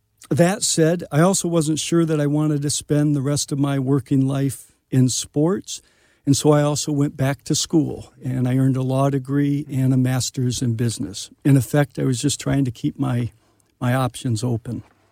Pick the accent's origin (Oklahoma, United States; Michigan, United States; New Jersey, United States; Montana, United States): Michigan, United States; I grew up in Michigan.